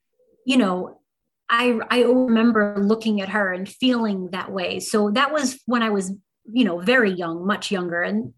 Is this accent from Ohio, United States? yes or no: no; Brooklyn, New York, United States; I grew up here in Brooklyn, New York. We had a big Italian family in southern Brooklyn. We also have family that lives in Calabria in southern Italy.